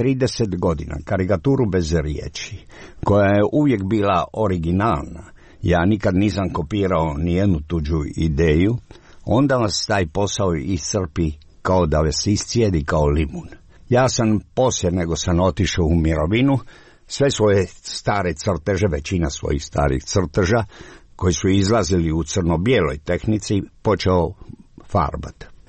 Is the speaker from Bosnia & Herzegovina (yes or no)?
no; Dalmatia, Croatia; Ja sam rekao da sam iz Jugoslavije, iz Dalmacije.